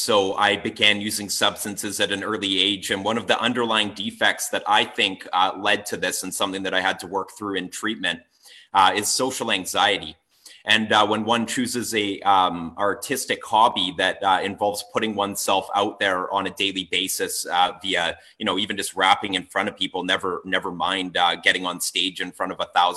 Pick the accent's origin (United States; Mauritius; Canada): Canada; Comox Valley, British Columbia; now in Nanaimo, Canada; I'm from the Comox Valley originally, okay. Just over here on Vancouver Island, but currently I'm actually living in Nanaimo in a recovery house.